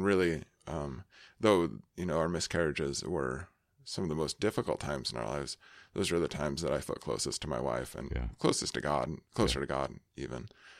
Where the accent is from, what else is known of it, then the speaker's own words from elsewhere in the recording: Richland, Washington, United States; born there; So I was born in Eastern Washington, in the Tri-Cities, Richland, more specifically.